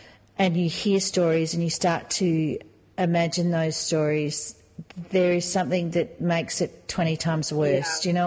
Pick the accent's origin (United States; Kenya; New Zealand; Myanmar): New Zealand; as a Kiwi, there is like an Australian-New Zealand sort of association